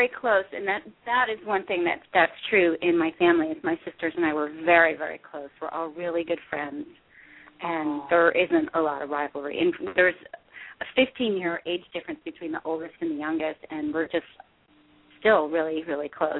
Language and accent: English; New Jersey, United States; I was shocked when I came out here and people had to pump their own gas. I'm from New Jersey. I don't know how to pump gas.